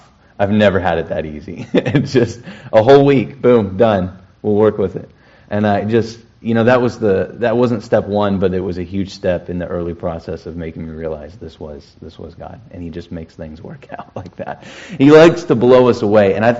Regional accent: United States; I've been on plane rides between here and Washington, my hometown

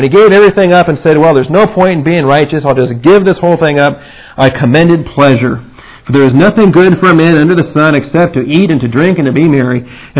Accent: Seattle, Washington, United States; I'm not a Texas native. I'm from Seattle, Washington, and I never heard of a fajita.

